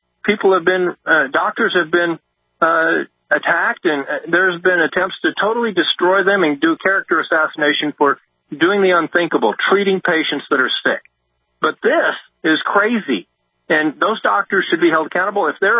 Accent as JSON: {"language": "English", "region": "Missouri", "country": "United States", "tie": "born there", "said": "I was born in Missouri."}